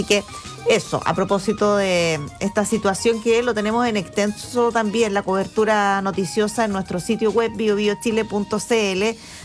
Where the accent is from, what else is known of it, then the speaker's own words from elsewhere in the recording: Chile; Nosotros como chilenos